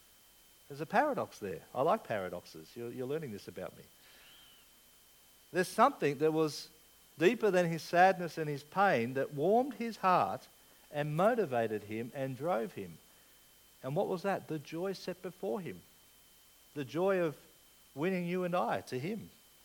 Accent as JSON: {"language": "English", "region": "England", "country": "United Kingdom", "said": "No, I'm an Englishman. Don't worry. It's okay to be an Englishman."}